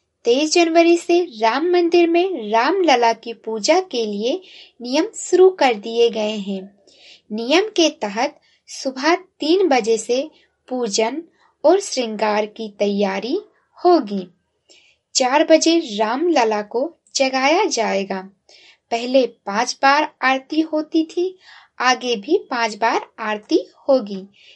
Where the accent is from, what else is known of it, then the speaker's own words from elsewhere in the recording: Gonda, Uttar Pradesh, India; और मैं गोंडा जिले से हूँ।